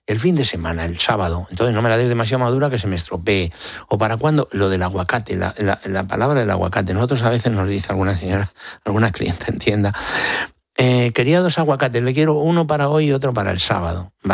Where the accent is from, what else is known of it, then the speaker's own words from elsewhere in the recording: Villaconejos, Community of Madrid, Spain; born there; Que soy nacido en Villaconejos.